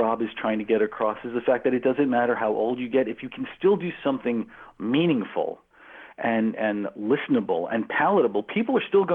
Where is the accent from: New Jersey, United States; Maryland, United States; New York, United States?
New York, United States; And again, because I'm from New York, the only thing that we had at the time was the WWWF.